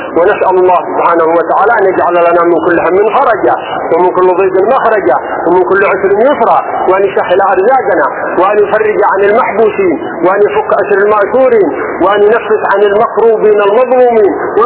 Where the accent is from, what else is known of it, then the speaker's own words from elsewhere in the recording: Yemen; وعلى بلادنا اليمن